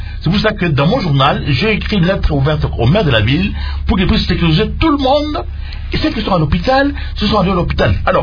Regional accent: Kisangani, Tshopo, DR Congo; je veux dire qu'il y ait la sécurité à Kisangani, chez moi

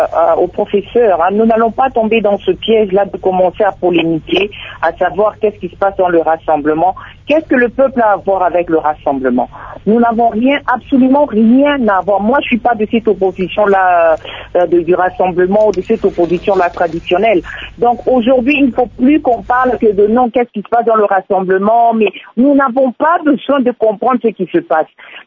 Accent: DR Congo; C'est notre droit en tant que Congolais.

